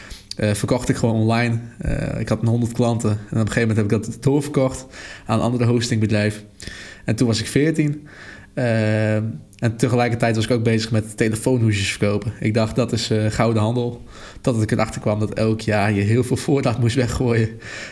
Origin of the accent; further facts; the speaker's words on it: Burgum, Friesland, Netherlands; Ik kom uit Friesland, een klein dorpje genaamd Burgum. Ik ben op dit moment 21.